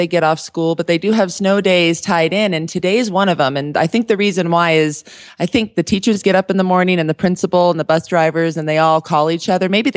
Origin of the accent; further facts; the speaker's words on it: Aurora, Colorado, United States; from Aurora, Colorado.